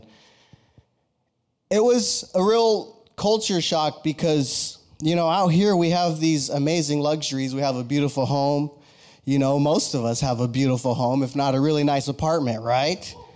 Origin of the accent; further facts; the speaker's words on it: United States; I'm half Mexican and I'm half Guatemalan. But I'm also an American, and I am thankful.